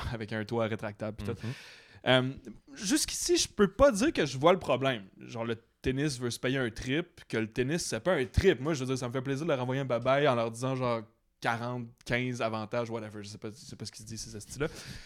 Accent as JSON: {"language": "French", "town": "Montreal", "region": "Quebec", "country": "Canada", "tie": "born or raised there", "said": "je suis un gars de Villeray. De ma tendre enfance jusqu'à mon âge vénérable d'aujourd'hui, il y a juste une année que j'ai passé à l'extérieur de mon patelin. C'est chez nous, Villeray, c'est mon hood."}